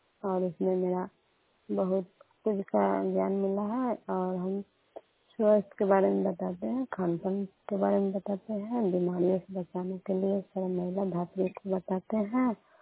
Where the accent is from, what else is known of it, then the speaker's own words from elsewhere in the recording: Bihar, India; और घर नंदन कैतुका है, पंचायत भी नंदन में है और मकेर प्रखंड के रहने वाली हूँ।